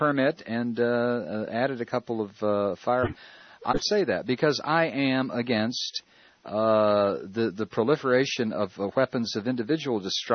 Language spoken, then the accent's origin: English; Texas, United States; You know, I grew up in Texas, and, you know, when I was growing up, everybody used to attack Bill Clinton